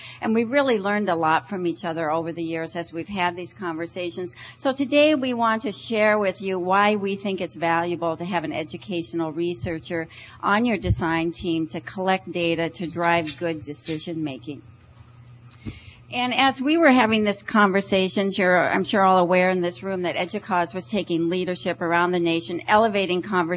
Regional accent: Minneapolis, Minnesota, United States; And I'm from the Minneapolis-St. Paul area in Minnesota.

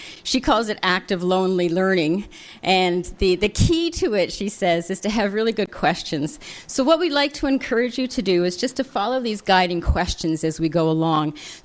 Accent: Kingston, Ontario, Canada; yes, we are from Canada, only the cold north. And so we're from Kingston, Queen's University in Kingston, Ontario. And that's just the other side of Lake Ontario, north side of Lake Ontario, just across the lake from Syracuse.

